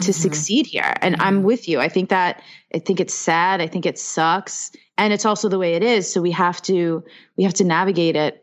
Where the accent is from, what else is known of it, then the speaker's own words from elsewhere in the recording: Staten Island, New York, United States; I grew up in New York. I grew up on Staten Island.